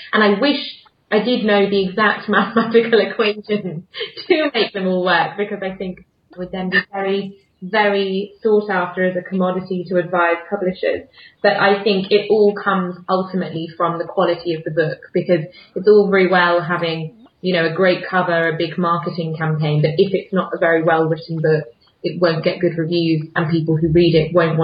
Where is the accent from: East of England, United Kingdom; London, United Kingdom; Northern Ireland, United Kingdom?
East of England, United Kingdom; I think it comes from the fact that I'm from Essex